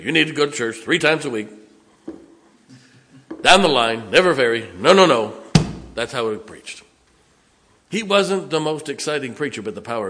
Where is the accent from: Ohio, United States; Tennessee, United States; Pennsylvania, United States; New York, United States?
Ohio, United States; When I grew up in Ohio, I got saved at the Great Canton Baptist Temple.